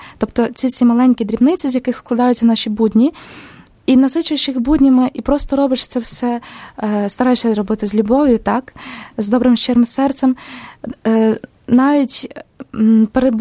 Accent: Ivano-Frankivsk, Ivano-Frankivsk Oblast, Ukraine; і я з Івано-Франківська.

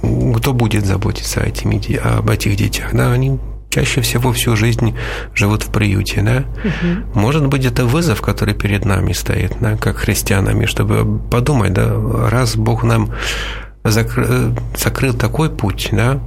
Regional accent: Poland; now in Russia; Ну, почему мы, я из Польши, почему я приехал вначале в Россию?

